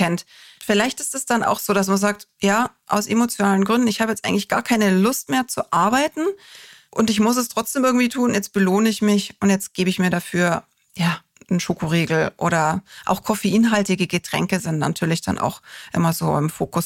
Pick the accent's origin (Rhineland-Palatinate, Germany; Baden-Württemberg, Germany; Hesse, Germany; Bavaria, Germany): Bavaria, Germany; ich komme aus Bayern, bei uns ist das Volksfest und die Wiesen und was weiß ich was im Vordergrund